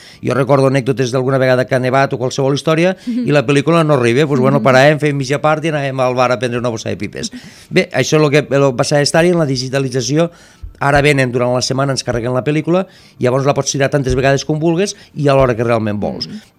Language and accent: Catalan; Arnes, Catalonia, Spain; now in Tortosa, Spain; jo estic a Tortosa i veig el bando que estan passant del meu poble